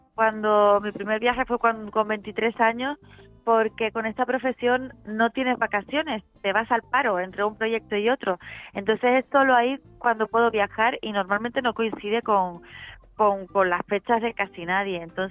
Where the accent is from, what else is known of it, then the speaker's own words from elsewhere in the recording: Canary Islands, Spain; como buena canaria he crecido en el mar